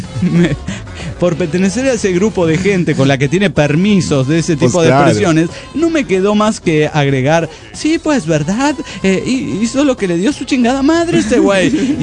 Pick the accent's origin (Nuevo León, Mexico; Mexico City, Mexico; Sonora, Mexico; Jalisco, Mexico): Jalisco, Mexico; Guadalajara; Soy la morra tapatío de Guadalajara, Jalisco, México.